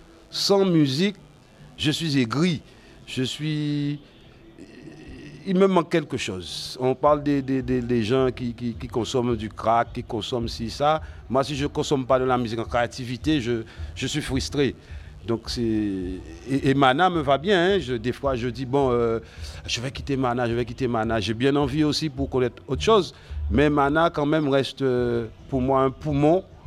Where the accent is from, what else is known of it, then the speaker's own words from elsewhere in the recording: Guadeloupe, France; born there; je suis né en Guadeloupe, j'ai ma culture guadeloupéenne